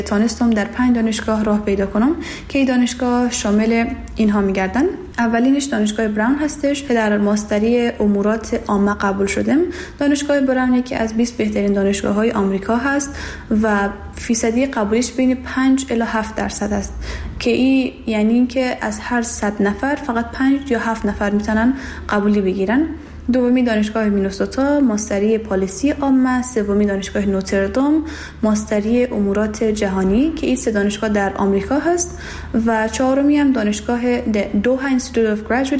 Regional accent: Herat, Afghanistan; also born or lived in Daykundi; عمرم 21 سال هست و اصالتا از ولایت دایکندی میباشم، لیکن در ولایت هرات بزرگ شدم و مکتب را در هرات تمام کردم.

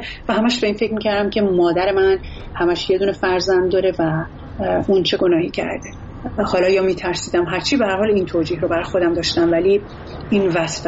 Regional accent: Iran; moved away; من دی ماه 1383 از ایران اومدم بیرون.

